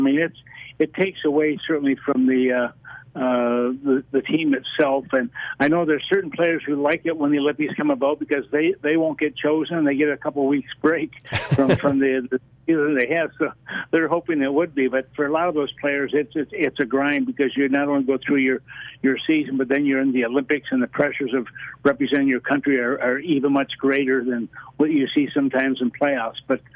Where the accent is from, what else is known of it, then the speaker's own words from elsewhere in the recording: Canada; My favorite team as a kid growing up in Canada